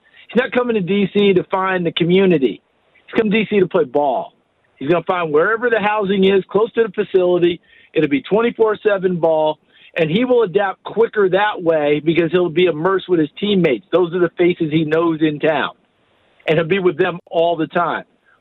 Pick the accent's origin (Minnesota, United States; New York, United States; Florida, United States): New York, United States; Okay, look, I'm really old, and I grew up in the New York area